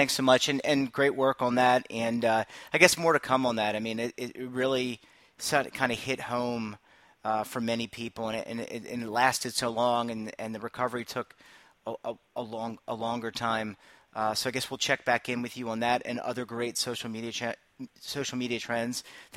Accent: Baltimore, Maryland, United States; now in New York, United States; I remember I just moved to New York in 2008 from Baltimore, Maryland, my hometown.

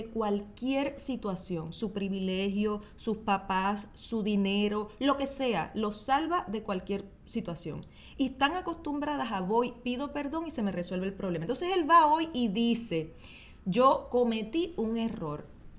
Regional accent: Puerto Rico; Los estadistas no quieren dejar de ser lo que son, que somos puertorriqueños.

